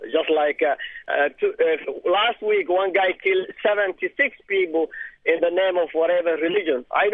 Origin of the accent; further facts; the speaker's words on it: Somalia; And the way I came from Somali, the way we memorize is we have something called Duksi.